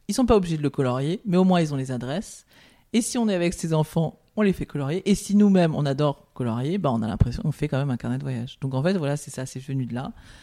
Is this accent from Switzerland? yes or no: no; Paris, Île-de-France, France; je suis mi-ville, mi-campagne. C'est-à-dire que je suis parisienne, je suis née à Paris, je ne connais que Paris. Mes parents et grands-parents étaient parisiens. Une de mes grand-mères était russe, mais en fait, elle était quand même complètement parisienne.